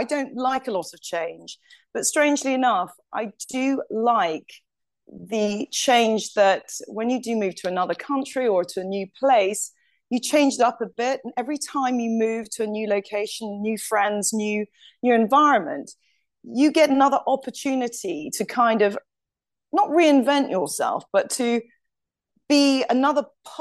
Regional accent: Singapore; So I'm actually British parents, but I was born in Singapore. We lived there for a number of years.

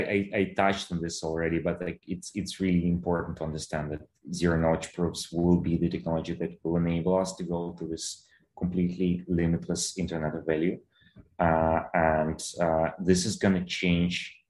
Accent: Ukraine; Well, I was born in Soviet Ukraine. I grew up in Ukraine when I was very small, when Ukraine became independent.

